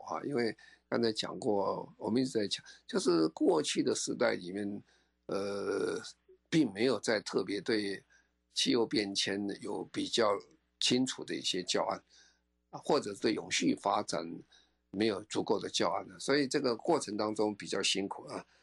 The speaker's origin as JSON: {"language": "Chinese", "country": "Taiwan", "said": "所以我是觉得在台湾哈，我们这一代年轻人其实是算跑得蛮快的哈"}